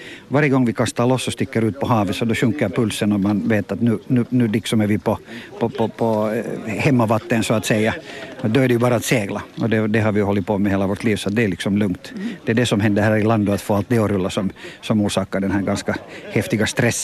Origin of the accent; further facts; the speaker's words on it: Finland; Vi är alla finländare, eller vi är alla finlandssvenskar, studiekompisar.